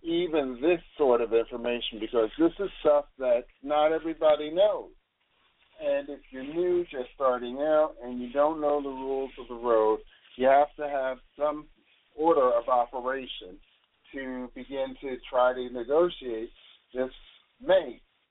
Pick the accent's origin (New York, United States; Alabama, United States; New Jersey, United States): New Jersey, United States; at the Chinese laundry where I grew up in New Jersey.